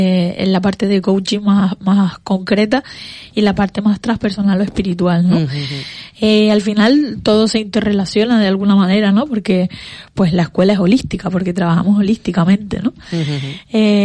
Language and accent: Spanish; Las Palmas, Canary Islands, Spain; also born or lived in Gáldar; Porque yo nací en Las Palmas y estuve aquí mucho tiempo, pero sí. Luego me fui a vivir a Galdar.